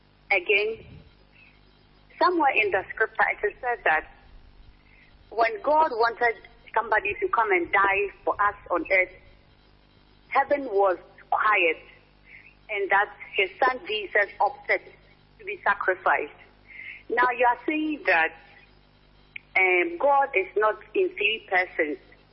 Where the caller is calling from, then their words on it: Ghana; I'm calling from Ghana.